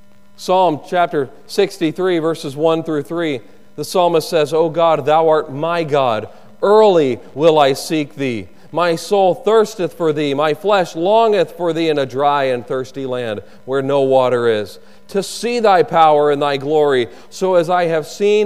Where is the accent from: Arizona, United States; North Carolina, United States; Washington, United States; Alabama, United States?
North Carolina, United States; You know, I grew up in North Carolina.